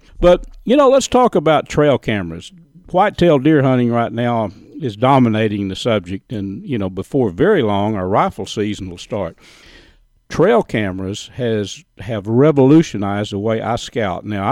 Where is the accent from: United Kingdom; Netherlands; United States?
United States; Texas; I was raised in Red River County, which is the next county east